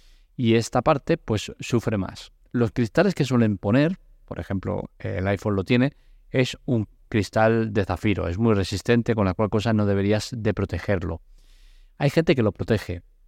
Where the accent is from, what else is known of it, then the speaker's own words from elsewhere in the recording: Catalonia, Spain; Pero soy catalán, tengo una economía, no diría complicada